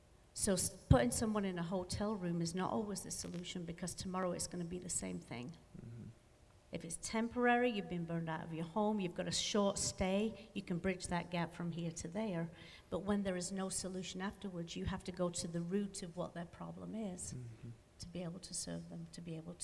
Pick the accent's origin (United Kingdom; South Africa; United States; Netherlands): United Kingdom; and this sounds cruel and hard, and I'm sorry, I'm just British that way